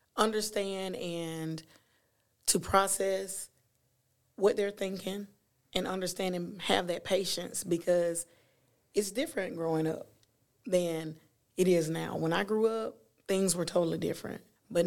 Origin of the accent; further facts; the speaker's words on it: Sylacauga, Alabama, United States; I was born and raised in Sylacauga.